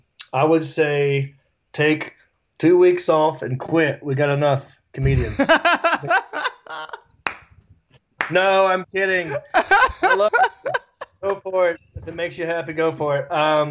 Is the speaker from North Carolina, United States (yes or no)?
yes; Hickory, North Carolina, United States; I'm from Hickory.